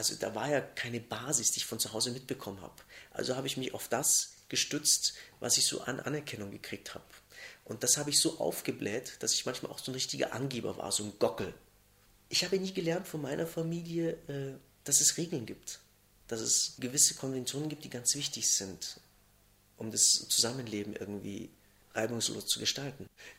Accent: Germany; also born or lived in Munich, Germany / Cologne, Germany; Obwohl ich geboren war in Deutschland, obwohl ich aufgewachsen bin und deren Sprache sogar bayerisch kann, war ich in München, fühlte ich mich immer als Ausländer.

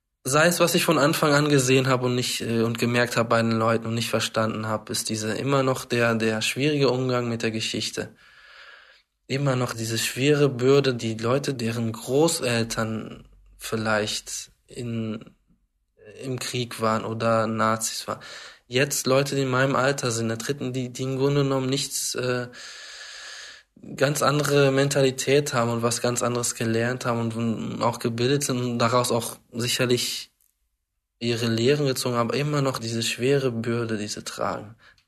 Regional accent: Portugal; now in Germany; ich komme aus Portugal, ich bin Portugiese. Ich habe auch einen deutschen Pass

